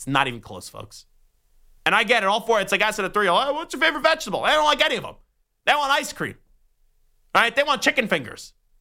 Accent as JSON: {"language": "English", "town": "Commack", "region": "New York", "country": "United States", "tie": "born or raised there", "said": "when I was a kid growing up in Commack, New York on Long Island, I would see a big picture of his every day on the gym wall of mine"}